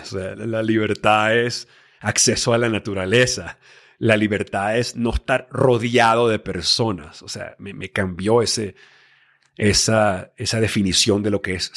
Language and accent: Spanish; Venezuela; moved away as an adult; also born or lived in Miami / Los Angeles / New York; yo me crié en Venezuela. A los 18 años ya estaba que me quería escapar del país en deterioro. Me fui a Estados Unidos, al sueño americano. Estudié en Miami. Luego tuve la oportunidad de trabajar en televisión por muchos años en Los Ángeles, en Nueva York.